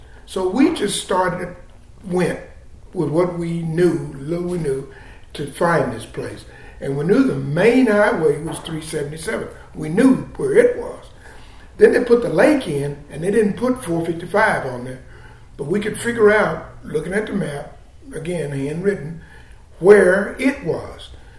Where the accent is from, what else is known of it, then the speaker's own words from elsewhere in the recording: Fort Worth, Texas, United States; now in Denton, United States; Fort Worth, Texas.